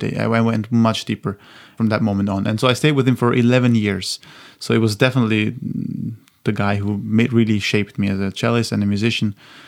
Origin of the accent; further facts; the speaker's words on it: Austria; English is a second language; He came to my hometown in Austria to play.